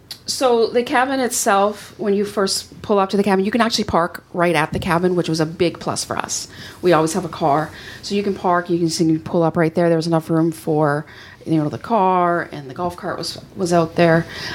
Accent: Canada; I always say get your magic bands because I'm Canadian and they don't ship them to me.

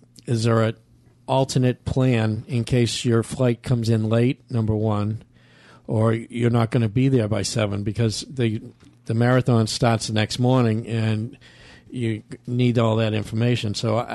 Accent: Massachusetts, United States; I'm from Massachusetts.

